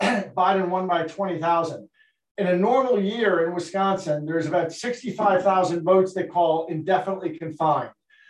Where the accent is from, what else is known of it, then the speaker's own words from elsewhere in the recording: Ireland; I like to compare it to, being Irish, I probably use barroom brawls